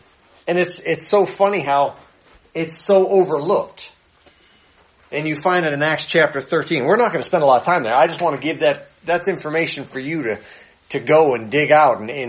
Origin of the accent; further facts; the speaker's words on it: New Hampshire, United States; I grew up in New Hampshire. It's all Catholic up there.